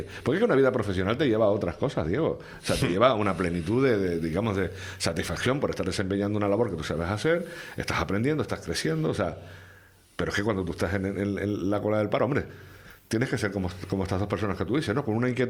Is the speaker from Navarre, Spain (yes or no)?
no; Canary Islands, Spain; somos muchos los canarios que estamos todavía en la cola del paro y no vemos forma.